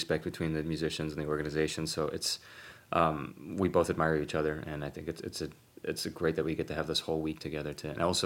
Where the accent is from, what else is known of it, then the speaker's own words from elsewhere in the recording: Midwest, United States; I mean, I'm from the Midwest, where it's different than the culture here in Boston.